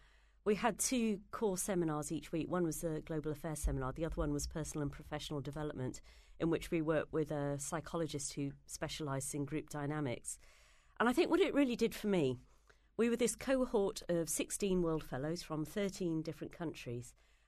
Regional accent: England, United Kingdom; went through a very long stage of wanting to be American, but I think I've reached my peace with being English.

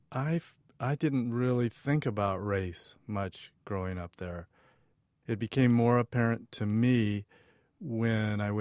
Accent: Richland, Washington, United States; So what we thought would be most interesting would be to talk about our growing up in Richland, Washington, the Atomic City.

